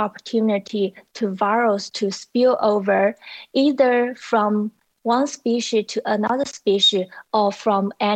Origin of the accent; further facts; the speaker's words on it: China; now in New York City, United States; I grew up in China, but now I'm working for a nonprofit organization called EcoHealth Alliance in New York City.